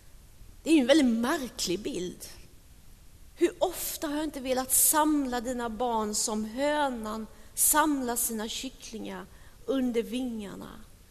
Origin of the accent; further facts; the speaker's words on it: Småland, Sweden; Jag är från Småland, ni som inte visste det.